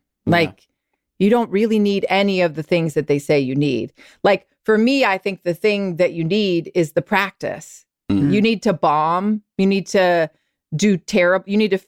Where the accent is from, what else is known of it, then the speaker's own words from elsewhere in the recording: the South, United States; I'm from the South. The South has a tricky past, obviously, but like it just felt like it called to me.